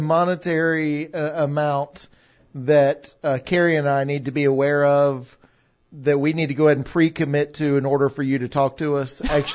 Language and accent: English; Knoxville, Tennessee, United States; also born or lived in Nashville; Yeah, so for those that don't know my story, I grew up here in Knoxville, and then we moved to Nashville for several years, as you know, and then moved back 7 or 8 years ago to plant Shoreline.